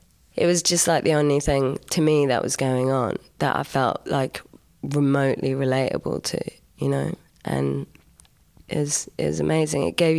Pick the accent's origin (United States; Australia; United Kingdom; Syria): United Kingdom; London; Yeah, I came from London and, you know, it's just kind of London musicology.